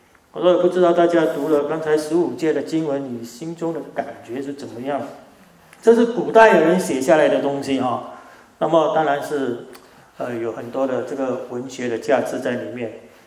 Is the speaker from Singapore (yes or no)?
yes; Singapore; now in Australia; 多年前我是从新加坡移民来到澳洲，几十年就这样过去了